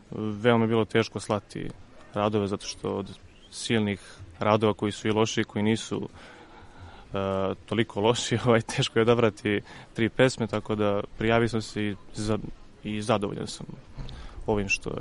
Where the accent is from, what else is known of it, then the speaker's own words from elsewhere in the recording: Lazarevac, Belgrade, Serbia; Dobar dan, dolazim iz Lazarevca, godište sam 2000